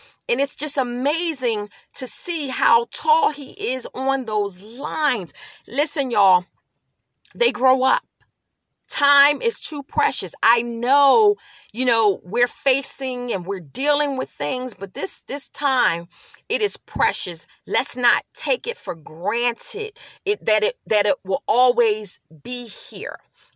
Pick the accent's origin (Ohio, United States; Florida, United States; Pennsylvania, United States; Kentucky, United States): Pennsylvania, United States; Philadelphia; I am repping my hometown, Philadelphia, rocking my brand new Eagles jersey that I never wore